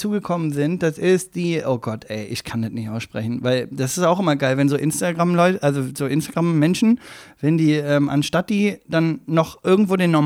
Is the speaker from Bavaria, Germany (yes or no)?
no; Salzgitter, Lower Saxony, Germany; now in Berlin, Germany; Und Wolfenbüttel war von dem Vorort Salzgitter, aus dem ich zugezogen bin, also nach Berlin zugezogen bin